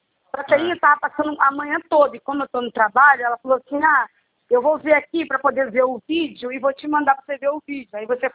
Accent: Rio de Janeiro, Brazil; Sou do Rio.

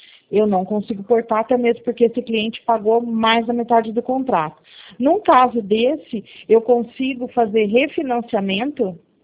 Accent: Pirajuí, São Paulo, Brazil; Oi, eu sou de Pirajuí.

